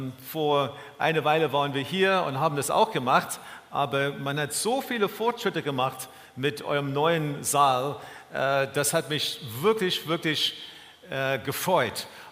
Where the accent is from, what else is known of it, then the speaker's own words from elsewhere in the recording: Dresden, Saxony, Germany; now in Bielefeld, Germany; Wir kommen aus Dresden, für die alle, die Gäste sind. Wir haben in Dresden seit 20 Jahren Gemeindearbeit gemacht, Gemeinde geleitet.